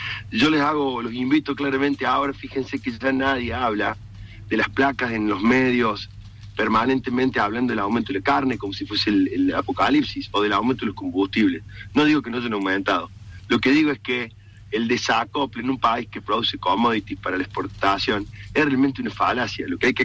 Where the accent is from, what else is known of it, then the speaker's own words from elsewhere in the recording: Córdoba, Argentina; yo soy del sur de Río Cuarto, un departamento más maicero por excelencia